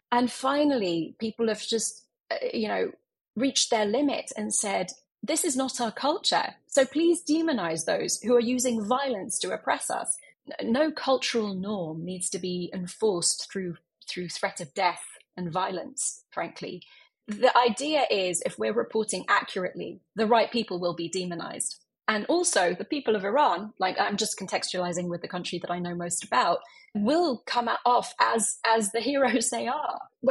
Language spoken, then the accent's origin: English; London, United Kingdom; basically found a way to escape to London when I was 20 days old. And yeah, I grew up in London